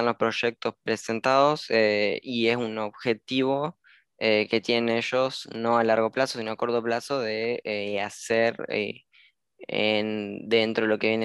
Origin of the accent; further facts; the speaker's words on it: Concordia, Entre Ríos, Argentina; now in Concordia, Argentina; Actualmente estoy en Concordia, en mi ciudad natal.